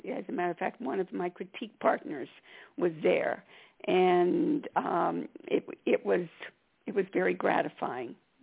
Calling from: San Miguel de Allende, Guanajuato, Mexico; San Miguel de Allende, Mexico.

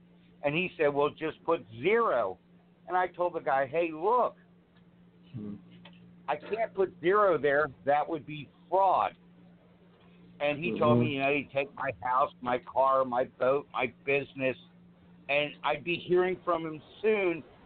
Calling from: Maryland, United States; Maryland.

